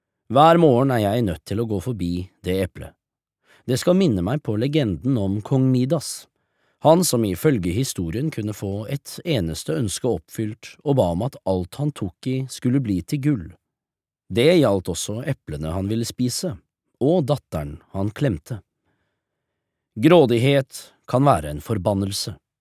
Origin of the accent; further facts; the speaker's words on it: Porsgrunn, Vestfold og Telemark, Norway; Jeg var snart 7 år og satt ved siden av faren min i den grønne sofaen i stua vår hjemme i Porsgrunn.